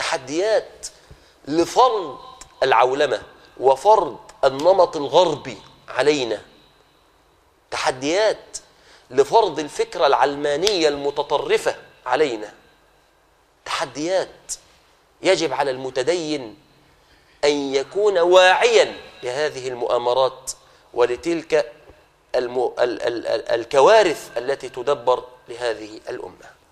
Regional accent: Egypt; وفي بلادنا مصر على سبيل الخصوص.

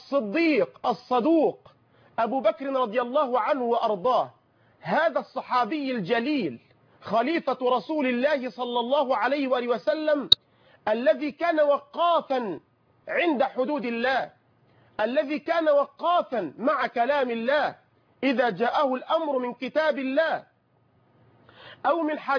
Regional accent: Egypt; اللهم احفظ بلدنا مصر

